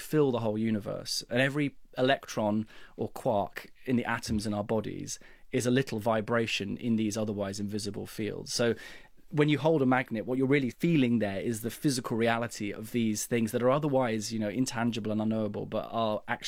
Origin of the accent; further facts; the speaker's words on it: Bromley, London, United Kingdom; So I grew up in Bromley in southeast London. My parents both worked for British Telecom. So I had a sort of a fairly ordinary, I guess, middle-class upbringing, went to a local Church of England school.